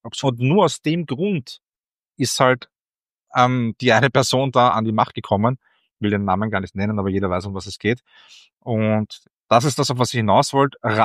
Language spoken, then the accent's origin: German; Austria; zumindest bei uns in Österreich